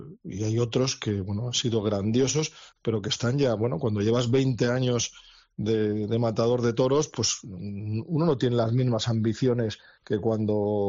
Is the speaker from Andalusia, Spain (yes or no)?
yes; Seville, Andalusia, Spain; al final me considero un ganadero sevillano, ¿no? Mis toros viven en sus sierras, mi gente es de Sevilla.